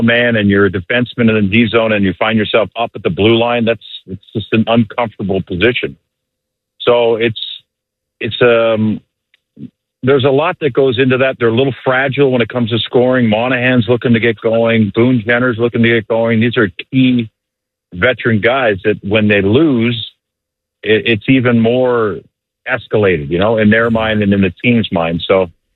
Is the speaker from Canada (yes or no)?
yes; Vancouver Island, British Columbia, Canada; I grew up on Vancouver Island for a lot of my life.